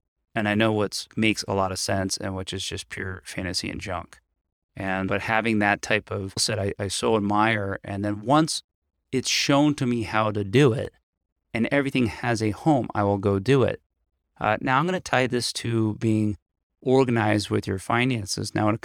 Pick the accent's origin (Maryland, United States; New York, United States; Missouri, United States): Maryland, United States; Annapolis; I grew up in Annapolis boating.